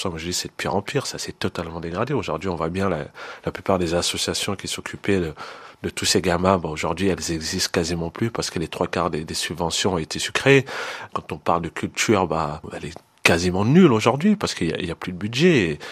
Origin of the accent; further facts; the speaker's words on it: Paris, Île-de-France, France; born there; j'ai été gamin dans ce quartier. Je suis né à Paris, mais je suis arrivé dans ce quartier, je devais avoir 2-3 ans.